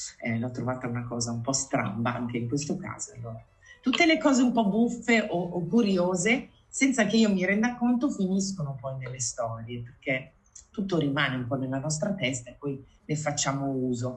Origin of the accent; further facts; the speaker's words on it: Milan, Lombardy, Italy; now in Como, Italy; siccome sono di Milano, e però io ora vivo a Como, da piccola tifavo